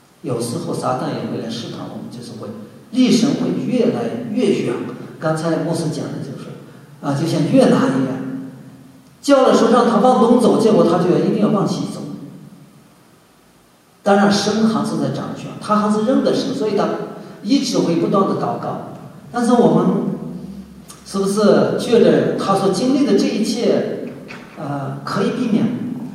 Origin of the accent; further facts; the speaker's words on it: China; 那我们中国人呢